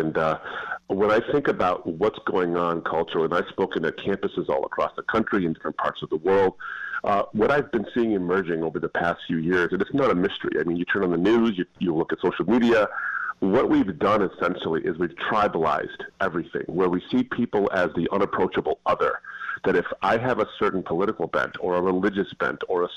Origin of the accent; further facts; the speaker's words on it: Michigan, United States; I was, actually.